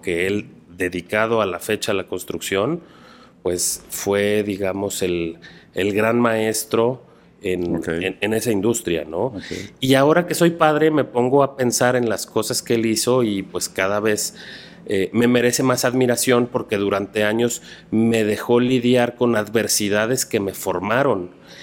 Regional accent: Guadalajara, Jalisco, Mexico; Pero yo soy un tapatío de una familia unida

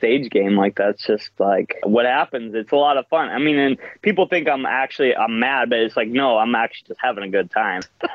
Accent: South Dakota, United States; So, you know, we're from South Dakota. Can't just drive straight to the New England area.

